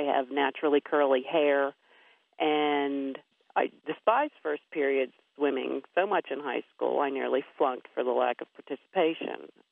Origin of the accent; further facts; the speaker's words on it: Morganton, North Carolina, United States; I'm from Morganton, North Carolina.